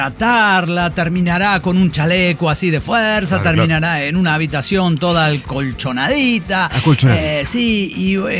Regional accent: Mexico City, Mexico; en México, póngale, somos locales, chilangos, que entre chilangos, sí, nos vigilamos.

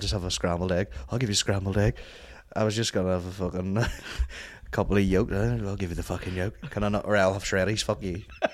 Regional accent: England, United Kingdom; Well, actually, I'm English.

